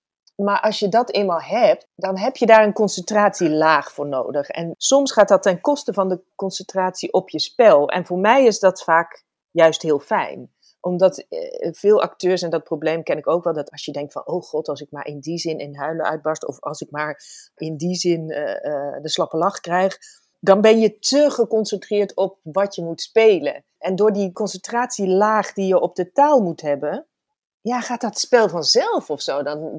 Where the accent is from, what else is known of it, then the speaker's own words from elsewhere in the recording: Paramaribo, Suriname; moved away; also born or lived in Brabant, Netherlands; Ik ben geboren in Brabant en toen ben ik op mijn derde verhuisd naar Paramaribo. Ja. En daar praten we echt helemaal zo.